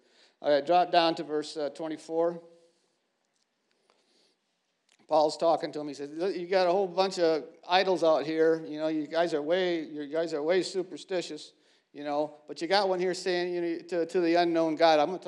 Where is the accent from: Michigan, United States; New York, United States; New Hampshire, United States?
Michigan, United States; Holland; I'm from Holland, Michigan, the Tulip City.